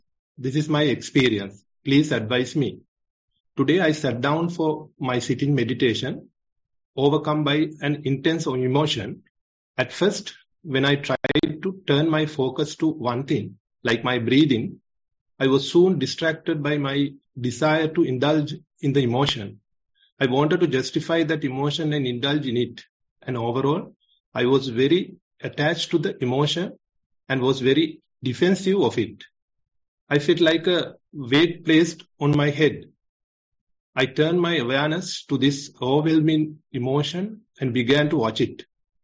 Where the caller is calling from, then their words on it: Oman; … here from Oman.